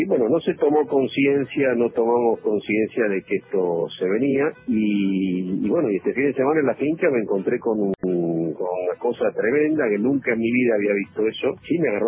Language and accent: Spanish; Buenos Aires, Argentina; moved away as an adult; now in Metán, Argentina; me recibí en el año 83 y me vine para acá, desde Buenos Aires a Metán, me quedé, hace 30 y pico de años que estoy acá.